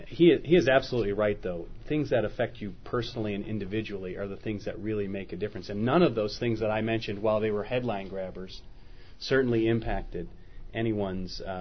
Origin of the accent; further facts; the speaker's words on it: Detroit, Michigan, United States; Well, and I'm from Detroit, so I get a real sense from my family of the economic downturn